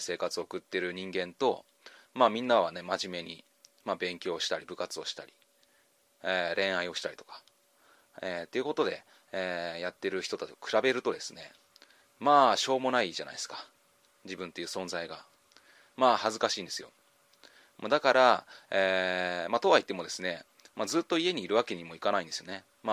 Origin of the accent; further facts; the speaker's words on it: Nagano, Japan; 私は出身が、長野県、になります。